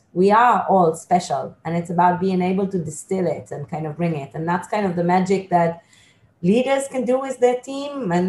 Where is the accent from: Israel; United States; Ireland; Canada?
Israel; English is a second language; but I am from Israel, and in Israel army is compulsory